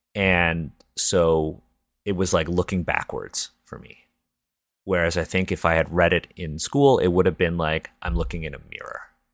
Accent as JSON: {"language": "English", "town": "Toronto", "region": "Ontario", "country": "Canada", "tie": "born or raised there", "first_language": "English", "said": "I was born and raised in Toronto. English is my first language. My father came here from China and my mother was born here. Both of them speak Chinese fluently."}